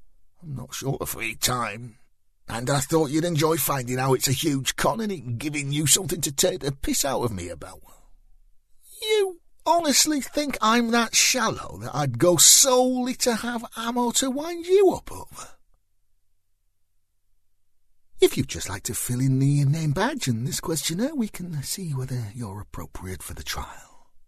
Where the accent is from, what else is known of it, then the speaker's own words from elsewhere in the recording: United Kingdom; Being British, once laden with tea and chocolate digestives, I naturally gravitated to the part of the room that was furthest away from anybody else. We Brits have an unerring knack